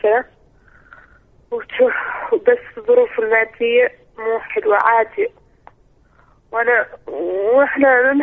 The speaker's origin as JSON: {"language": "Arabic", "country": "Mauritania", "said": "انا من موريتانيا ومن عائله راقيه. عائله كبيره في موريتانيا."}